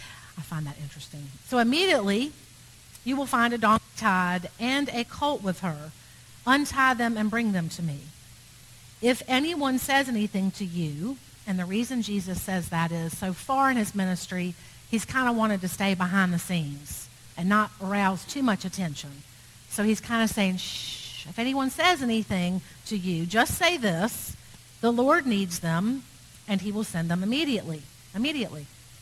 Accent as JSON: {"language": "English", "town": "Chapel Hill", "region": "North Carolina", "country": "United States", "tie": "born there", "said": "I was born in Chapel Hill, so I should have a little investment."}